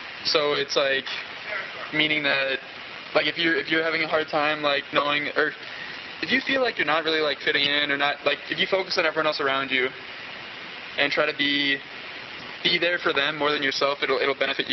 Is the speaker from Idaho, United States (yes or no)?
yes; Coeur d'Alene, Idaho, United States; I'm from Coeur d'Alene, and there's, like, a huge resort, kind of, like, it's a tourist town